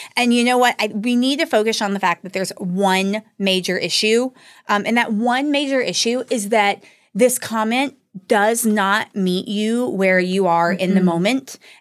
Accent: the South, United States; Okay. We're from the South. I got a lot of very religious comments.

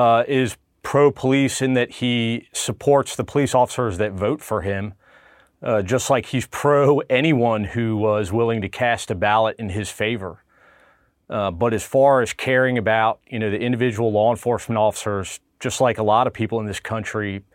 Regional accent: United States; I'm an American. I don't want to live in a country where I'm policed by the military.

